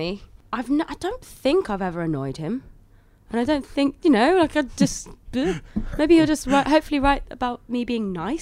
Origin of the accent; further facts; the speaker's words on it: Glastonbury, South West England, United Kingdom; Do you know, the Glastonbury is like my hometown festival, and it just happens to be the biggest festival in the world.